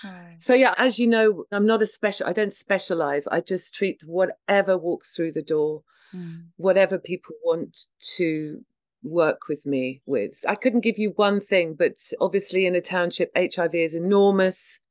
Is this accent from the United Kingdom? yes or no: yes; United Kingdom; I'm British.